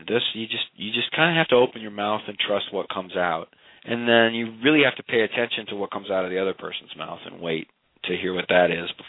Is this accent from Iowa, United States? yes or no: yes; Iowa, United States; also born or lived in Chicago; now in Los Angeles, United States; You know, I grew up in Iowa. I spent probably three and a half years in Chicago in the early 90s, and I've lived in L.A. for 20 years since then.